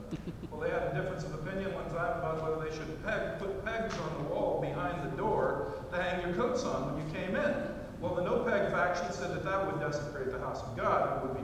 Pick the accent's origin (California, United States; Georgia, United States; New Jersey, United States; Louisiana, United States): Louisiana, United States; It's funny, I grew up in the South and down in the South. I was born in Louisiana. Grew up down there